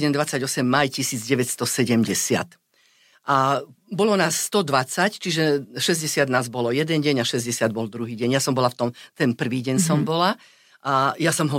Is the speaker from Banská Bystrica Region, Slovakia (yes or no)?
yes; Kremnica, Banská Bystrica Region, Slovakia; Ja som večer vždy, som písala doma v Kremnici